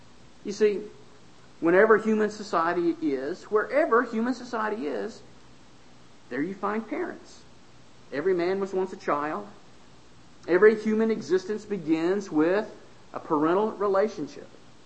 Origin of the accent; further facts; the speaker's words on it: Florida, United States; I grew up in Florida. And I went to the beach all the time. The beach is no big deal for me. And now that I live in North Carolina